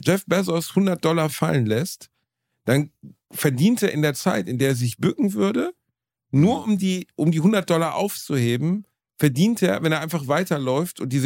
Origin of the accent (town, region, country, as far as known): Gelsenkirchen, North Rhine-Westphalia, Germany; born or raised there